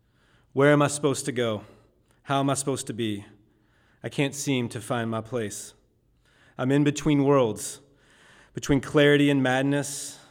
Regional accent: Kentucky, United States; also born or lived in South Dakota / Idaho / Indiana / Wyoming; I'm from Kentucky, but have called South Dakota and Idaho and Indiana and Wyoming and Oregon and New Hampshire and Massachusetts and Connecticut and Alaska home.

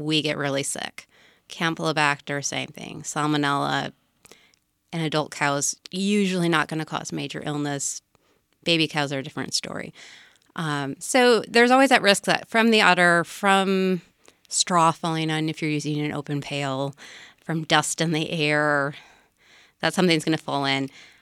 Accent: Wisconsin, United States; I'm from Wisconsin, and everybody sprayed raw manure on the fields, and it's just, oh.

